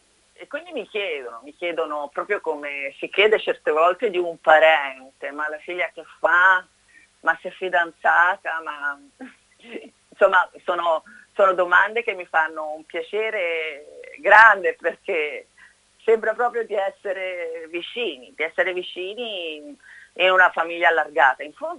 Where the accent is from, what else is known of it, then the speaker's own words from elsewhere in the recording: Naples, Campania, Italy; Napoli è la mia terra.